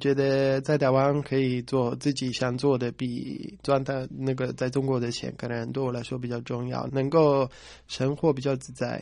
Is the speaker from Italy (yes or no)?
yes; Rome, Lazio, Italy; born there; Chinese is a second language; 没错，我是在罗马出生。